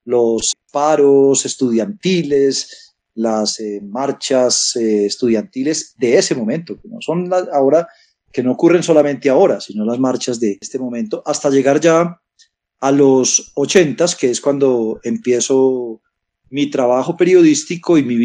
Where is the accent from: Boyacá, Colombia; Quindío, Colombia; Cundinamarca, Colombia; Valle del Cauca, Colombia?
Quindío, Colombia; más recuerdos de infancia y de adolescencia en mi pueblo natal, en el Quindío